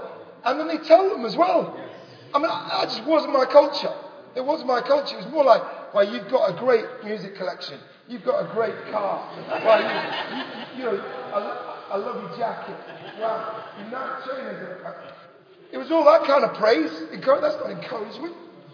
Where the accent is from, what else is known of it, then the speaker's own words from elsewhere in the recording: England, United Kingdom; I'm too inhibited. I'm too English. My English nature is just.